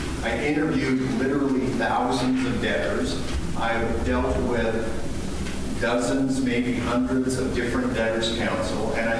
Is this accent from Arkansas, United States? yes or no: no; Utah, United States; So I invited, I'm from Utah, Judge Parker from Wyoming, and Judge McNamara from Colorado